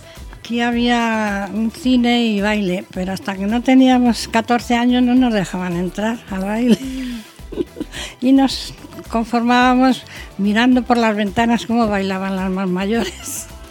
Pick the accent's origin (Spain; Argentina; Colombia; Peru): Spain; Galapagar, Community of Madrid; yo nací en el 1930 y en Galapagar. Y fuimos 9 hermanos.